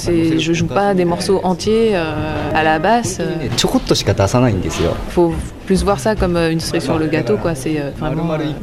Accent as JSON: {"language": "French", "country": "Japan", "second_language": "French", "said": "comme nous on vient du Japon aussi"}